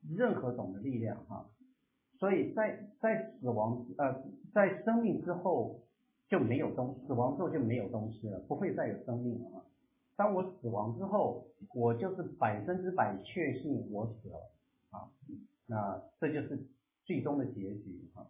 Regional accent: Taiwan; 那我们从台湾来的人大概都曾经要背过这些话

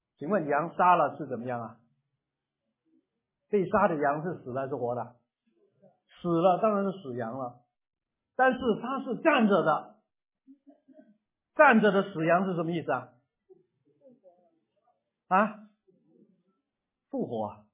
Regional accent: China; 我们中国人对哭泣有很多描写的

